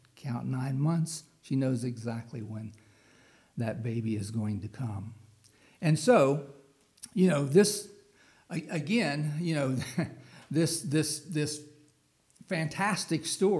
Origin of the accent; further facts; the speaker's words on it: West Virginia, United States; when I came from the East Coast to the West Coast, I'd never seen a subdivision before. There's no such thing as subdivisions in West Virginia. You know, you're just up a holla, you know.